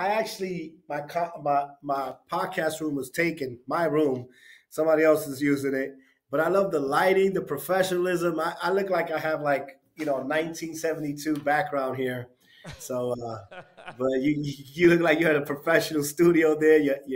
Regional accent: New York, United States; So, you know, I grew up in New York, born and raised. Parents came from Puerto Rico, part Italian too, so we migrated there.

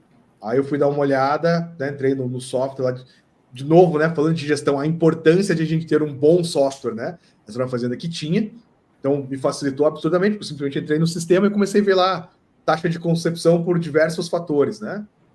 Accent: Castro, Paraná, Brazil; principalmente aqui na região de Castro, de onde eu sou

